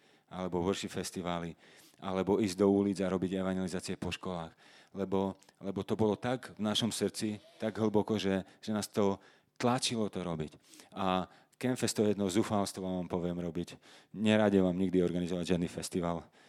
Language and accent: Slovak; Prešov, Prešov Region, Slovakia; ja keď som chodil s Ľudkou, svojou manželkou, ona z Košic je, ja som z Prešova